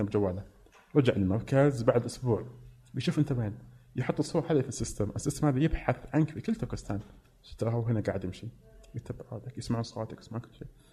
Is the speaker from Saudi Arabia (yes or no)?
yes; Mecca, Makkah Province, Saudi Arabia; born there; now in Riyadh, Saudi Arabia; قلت لها أنا كمان مسلم وأنا من السعودية ومزدت اللكاعة شوي. قلت لها تفادي من مكة بعد، وأنا فعلا من مكة، أنا مسقط واصي من مكة ما كذبت، بس إني يعني إنسان عايش بالرياض.